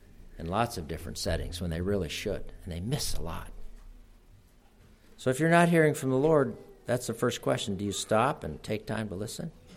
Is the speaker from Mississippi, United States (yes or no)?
no; Rochester, New York, United States; And my draft board, where I grew up in Rochester, New York, was drafting people whose numbers were way above that.